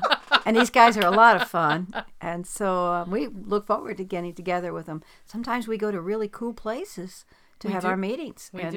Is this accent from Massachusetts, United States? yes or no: no; Decatur, Illinois, United States; So I'm from Central Illinois. Decatur's my hometown. And so I've never strayed too far away from home